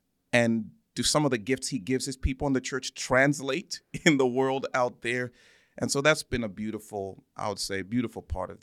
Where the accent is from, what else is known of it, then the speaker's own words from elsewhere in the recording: Zambia; also born or lived in England; So I was born there, raised in Zambia, because that's where my family's from. That's where we lived. That's where my lineage, heritage, all of that is from Zambia.